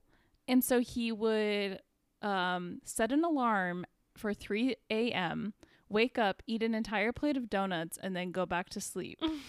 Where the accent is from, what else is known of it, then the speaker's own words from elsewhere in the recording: Utah, United States; I'm from Utah. Like, I feel like I grew up in a bubble.